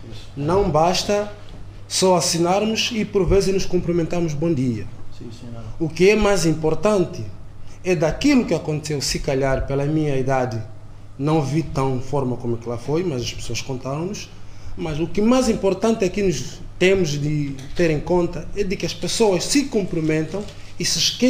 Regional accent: Angola; acaba por dificultar nós como angolanos

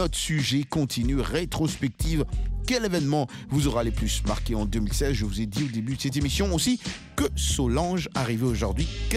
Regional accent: DR Congo; moved away; mon retour. Dans mon pays d'origine, la RDC, après 28 ans.

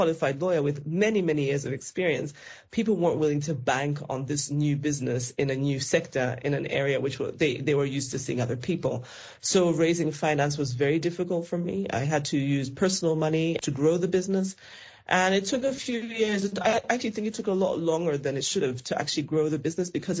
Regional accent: Zambia; And I'm originally from Zambia.

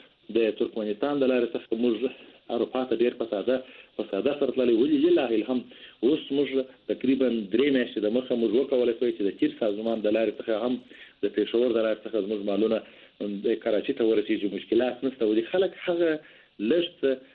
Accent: Afghanistan; موږ د افغانستان د سوداګرو دی

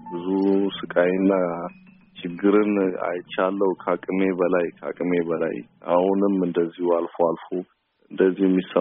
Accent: Gondar, Amhara, Ethiopia; also born or lived in Dire Dawa; ከዛ እኔን ይዛ ወደ ጎንደር ሄደች፣ ወደ አባቴ ቤተሰቦች ይዛኝ ሄደች። ከዛም የአባቴ ቤተሰቦች ጋር ትምህርት ጀመርኩኝ እና እነሱ ጋር እኔ ማደግ ጀመርኩኝ።

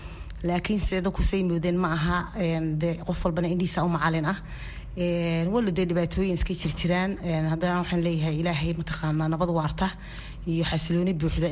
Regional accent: Norway; also born or lived in Mogadishu, Somalia; Anigu muddo 30 sano ah ka maqan meeshii aan ku dhashay, caasimadii dalka Soomaaliya ee Muqdisho. Igu dambeysay anigoo inan yar ah, maxaan ku oran lahaa 1989 ayaa wadanka ka baxay anoo inan yar ah. Maxaan ku oran lahaa waxaan tegay Norway

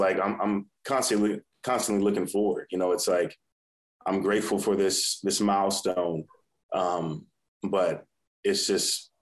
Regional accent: Texas, United States; also born or lived in Atlanta, Georgia; So I was born in Atlanta, Georgia. And my parents subsequently moved to Texas.

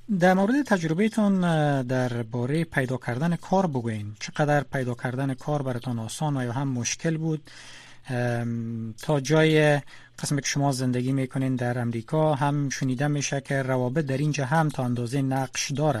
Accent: Afghanistan; now in United States; منی که هم از افغانستان آمدیم، در افغانستان انگلیسی آموختیم.

